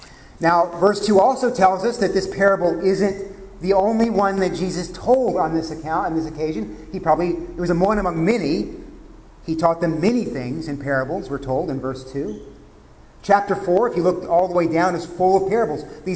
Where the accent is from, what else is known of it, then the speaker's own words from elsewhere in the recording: Texas, United States; I took Spanish growing up in Texas